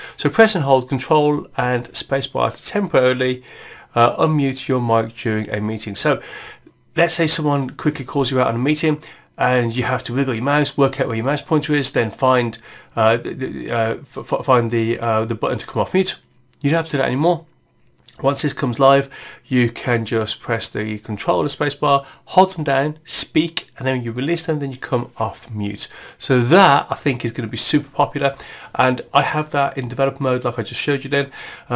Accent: Midlands, United Kingdom; I don't know whether it's my accent coming from the Midlands of in England

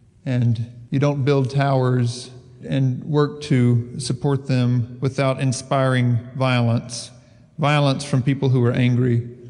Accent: the South, United States; I grew up in the South, in the Bible Belt.

